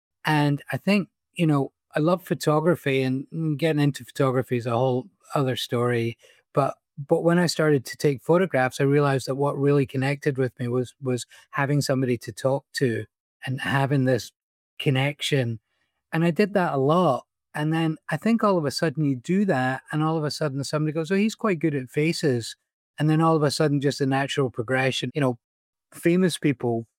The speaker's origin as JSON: {"language": "English", "region": "Scotland", "country": "United Kingdom", "said": "And I went, no, I am Scottish. I promise."}